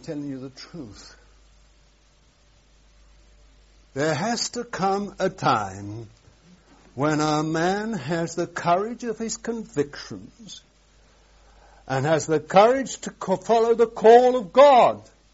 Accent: England, United Kingdom; It's not practiced in our lands, I ought to say, being an Englishman

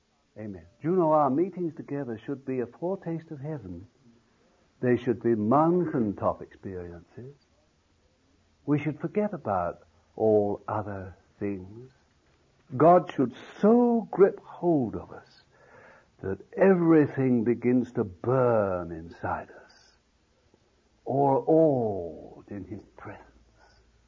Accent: London, United Kingdom; born there; when I was born in London, they used to call it fist sometimes

